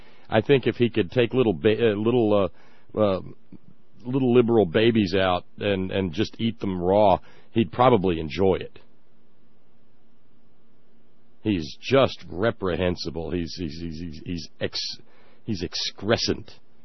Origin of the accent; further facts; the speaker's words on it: Alabama, United States; Growing up in Alabama, you had two stations, basically, that would reach you with baseball on the AM band